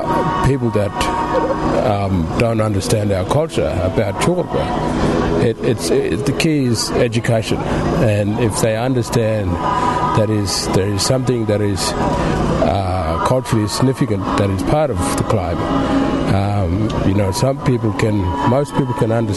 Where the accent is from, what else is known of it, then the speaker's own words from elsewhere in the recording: Western Australia, Australia; I come from Murujuru community. I'm the chairperson of Murujuru Aboriginal Corporation.